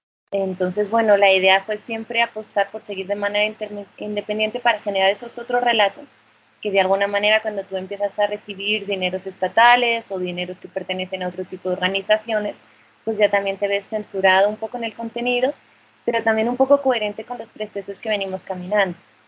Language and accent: Spanish; Huesca, Aragon, Spain; born there; yo soy ostense, yo nací en Huesca y en aquellas hermosas montañas del Pirineo, y mi familia es de ahí, toda es aragonesa.